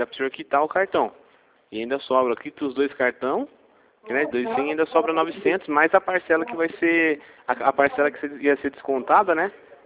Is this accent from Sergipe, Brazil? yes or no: no; Campinas, São Paulo, Brazil; eu sou daqui de Campinas.